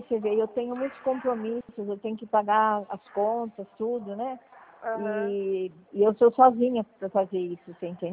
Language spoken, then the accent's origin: Portuguese; São Paulo, Brazil; now in São Bernardo do Campo, Brazil; eu moro em São Bernardo, mas eu sou de São Paulo.